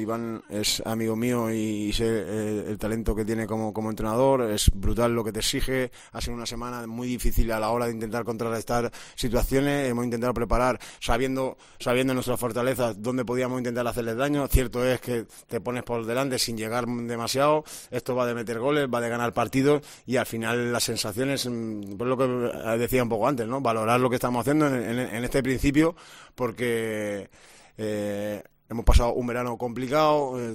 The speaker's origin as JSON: {"language": "Spanish", "region": "Catalonia", "country": "Spain", "said": "Yo soy catalán y soy más sufridor aún"}